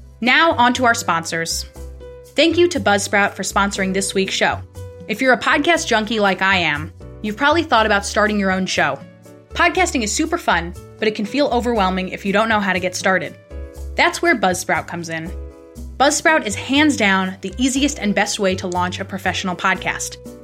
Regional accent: New York, United States; sending fan mail to the house where I grew up in New York.

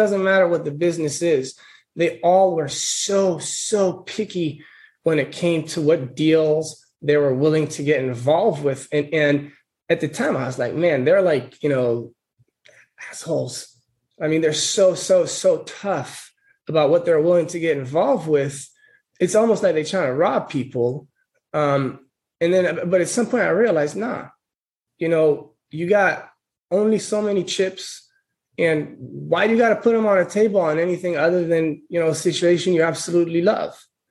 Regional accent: Israel; moved away as an adult; So I'm from Israel originally. I moved over here after the, they got mandatory army. After that, I moved over here straight away.

